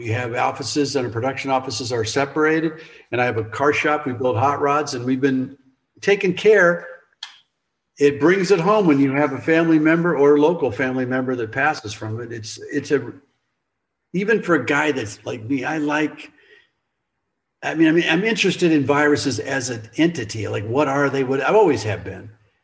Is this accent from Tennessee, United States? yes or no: no; Denver, Colorado, United States; I grew up in Denver when I was a kid.